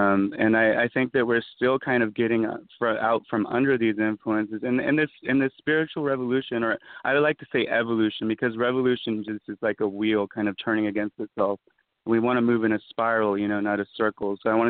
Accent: California, United States; born there; I thought I was born in California for a reason

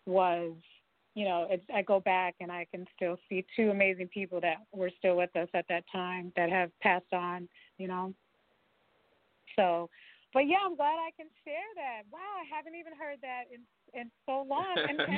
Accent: Detroit, Michigan, United States; I'm from Detroit, so a lot of the music that I write and record is also in the house music world and electronic world as well.

